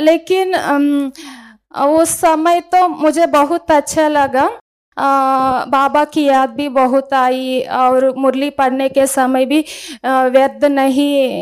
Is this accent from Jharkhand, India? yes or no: no; Andhra Pradesh, India; Hindi is a second language; मैं आंध्र से हूँ, मुझे हिंदी में बोलना थोड़ा मुश्किल है लेकिन बोलती हूँ.